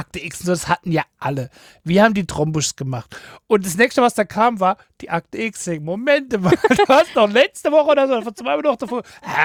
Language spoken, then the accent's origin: German; Seattle, Washington, United States; Das ist ja da, wo ich herkomme, unsere Mannschaft.